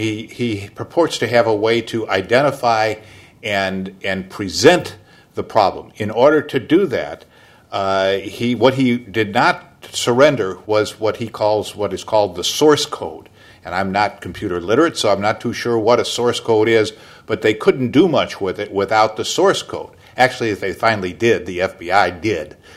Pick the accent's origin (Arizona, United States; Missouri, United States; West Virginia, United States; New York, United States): Missouri, United States; St. Louis; I'm an attorney from St. Louis, Missouri.